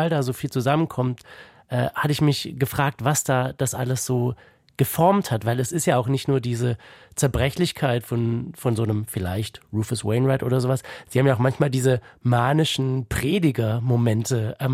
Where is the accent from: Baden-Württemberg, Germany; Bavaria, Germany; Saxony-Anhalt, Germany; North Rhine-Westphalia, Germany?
Baden-Württemberg, Germany; Wir kommen beide aus dem Schwarzwald.